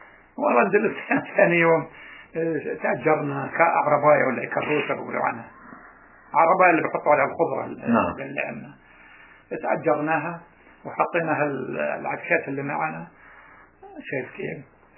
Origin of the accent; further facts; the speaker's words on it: Gaza, Gaza Strip, Palestine; عشان بدي أرجع على بلدي غزة ومن غزة بعود أرجع على سدود